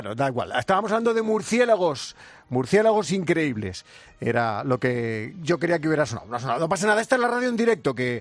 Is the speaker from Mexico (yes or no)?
no; Madrid, Community of Madrid, Spain; Soy un niño de Madrid. Yo no he tenido pueblo nunca.